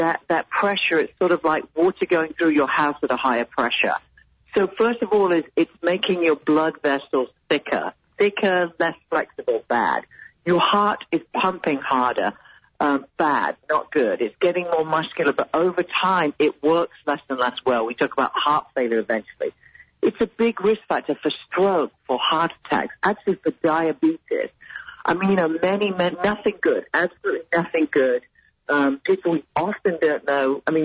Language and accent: English; Texas, United States; 32 years. That's pretty good. I'm fairly impressed. 32 years as a Texan.